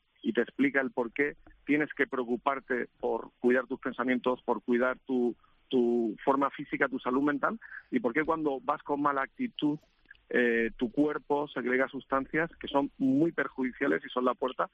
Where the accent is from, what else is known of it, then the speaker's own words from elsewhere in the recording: Málaga, Andalusia, Spain; nosotros somos de Málaga y nos están reprochando que por qué no vamos a Málaga, por qué no vamos a Marbella.